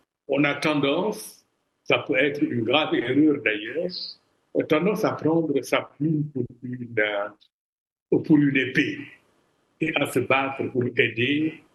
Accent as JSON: {"language": "French", "country": "Senegal", "said": "Moi-même, je suis sénégalais, j'écris en Wolof."}